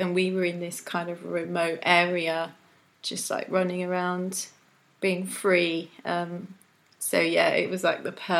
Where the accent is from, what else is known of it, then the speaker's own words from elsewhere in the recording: London, United Kingdom; So yeah, East London for me, but I'm from South London, so that obviously has a big place in my heart.